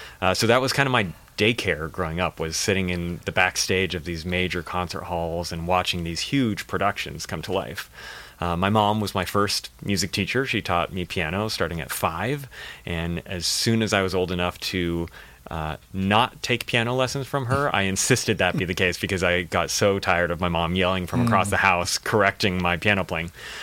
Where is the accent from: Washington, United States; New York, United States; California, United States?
California, United States; San Diego; Well, I grew up primarily in San Diego, so that was, I was SoCal raised